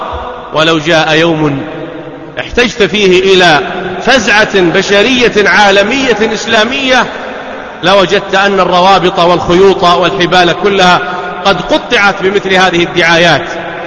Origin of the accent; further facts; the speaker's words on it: Saudi Arabia; حبي لوطني لا يصفه شيء، لأنه داري وأرضي ومسقط رأسي وبيتي